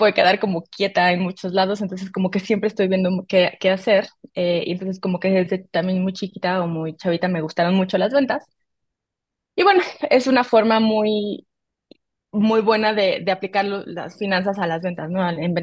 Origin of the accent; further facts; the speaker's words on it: Guadalajara, Jalisco, Mexico; now in Mexico City, Mexico; Yo soy de Guadalajara, igual que ustedes, pero vivo en Ciudad de México ya desde hace como 10 años